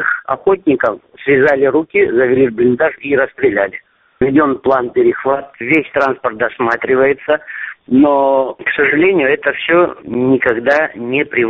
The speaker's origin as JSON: {"language": "Russian", "town": "Dugulevoy", "region": "Kabardino-Balkaria", "country": "Russia", "tie": "born or raised there", "said": "недалеко от моего родного села Дугулевой в Баксанском районе, в 3 километрах от федеральной трассы."}